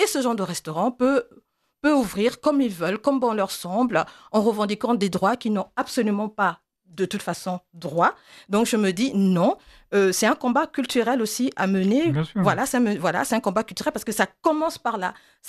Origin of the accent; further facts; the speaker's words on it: France; born there; Je suis née en France en tant que Française. Ma priorité reste évidemment la France.